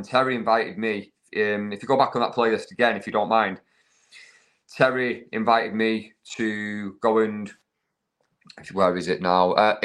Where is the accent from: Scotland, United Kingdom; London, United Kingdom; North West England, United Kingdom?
North West England, United Kingdom; Manchester; I come from the Manchester area. I don't know if you can tell by this thick accent